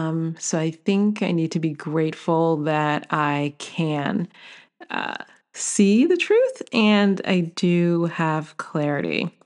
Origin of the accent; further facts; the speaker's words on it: Brooklyn, New York, United States; I'm from Brooklyn. Take the girl out of Brooklyn, but you can't take Brooklyn out of the girl.